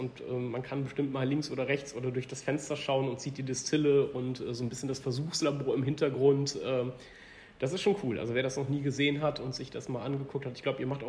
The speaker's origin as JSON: {"language": "German", "town": "Cologne", "region": "North Rhine-Westphalia", "country": "Germany", "tie": "born or raised there", "said": "Ich bin heute mal wieder in Köln unterwegs, in meiner Heimat"}